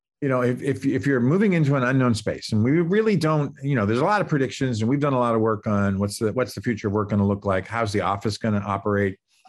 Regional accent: Boston, Massachusetts, United States; moved away as an adult; I grew up in the Boston area, but when I got this nice letter from Stanford, because it was a letter in those days saying I could come here, I got out of town

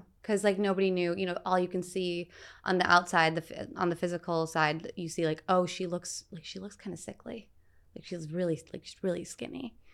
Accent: Michigan, United States; I grew up in Michigan. So like, I'm from the Midwest, you know, it was like meatloaf.

